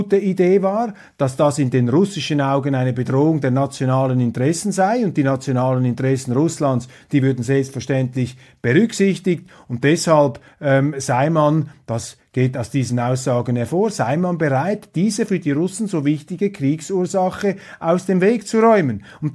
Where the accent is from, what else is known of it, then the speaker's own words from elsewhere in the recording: Switzerland; Als Schweizer bin ich kein Freund des dekretierten Durchregierens.